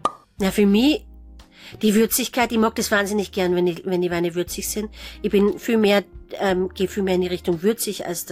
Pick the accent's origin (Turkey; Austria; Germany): Austria; Styria